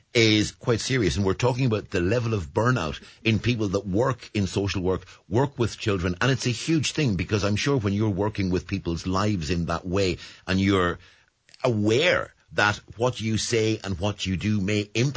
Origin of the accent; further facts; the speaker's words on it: Ireland; You have a film called I'm Grand, because it's a phrase that will evoke a reaction in us as Irish people that others just will not get.